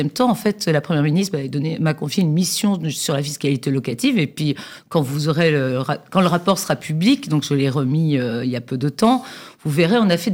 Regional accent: Brittany, France; je suis pugnace, je suis bretonne, donc je suis tenace jusqu'au bout.

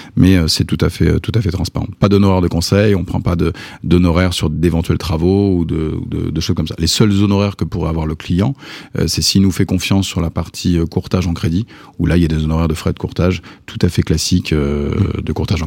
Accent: Normandy, France; moi je suis normand

